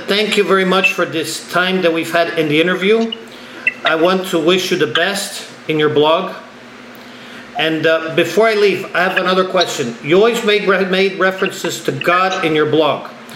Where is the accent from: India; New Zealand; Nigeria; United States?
United States; born there; Even though I was born in America, my roots are Cuba and Spain.